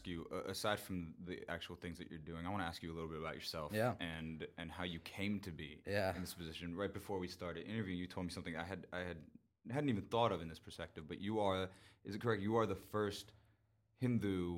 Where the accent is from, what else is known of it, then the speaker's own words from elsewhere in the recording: Clearwater, Florida, United States; I grew up in Clearwater, Florida, and I remember being on the beach